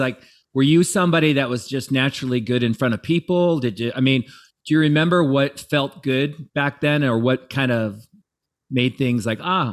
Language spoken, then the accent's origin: English; Tacoma, Washington, United States; born there; I was born in Tacoma too.